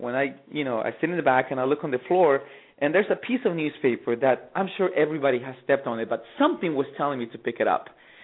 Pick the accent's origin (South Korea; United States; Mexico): Mexico; I grew up in Mexico, and I grew up in a very rural area.